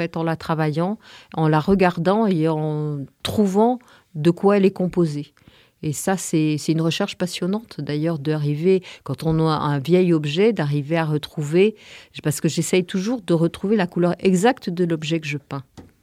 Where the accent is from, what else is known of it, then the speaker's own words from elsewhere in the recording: Paris, Île-de-France, France; moved away; parce que je suis parisienne. Il y a 5 ans que j'ai quitté la région parisienne. J'ai passé 2 ans dans le Vaucluse et puis le hasard m'a amenée dans le Diwa depuis 3 ans.